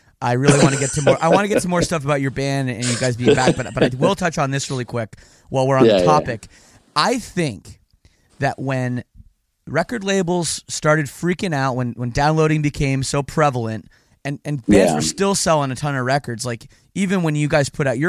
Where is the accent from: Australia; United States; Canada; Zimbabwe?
Canada; Well, see, that's the thing about Canadians is I'm Canadian.